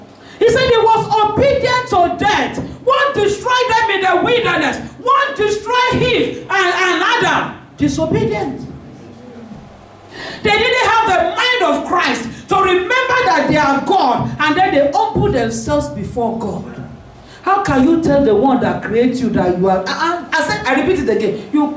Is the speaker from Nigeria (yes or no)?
yes; Southwest Nigeria, Nigeria; because you know we grew up in Yoruba land